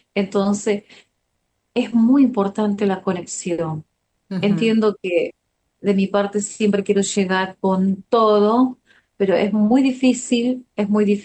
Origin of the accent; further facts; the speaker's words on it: Paraguay; yo soy paraguaya.